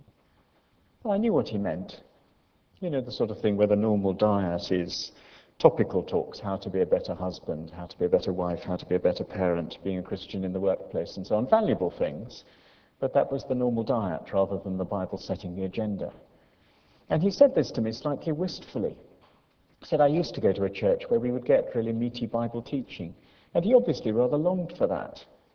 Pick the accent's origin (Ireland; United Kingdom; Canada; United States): United Kingdom; naturally, as a Brit, I thought this was a bit off.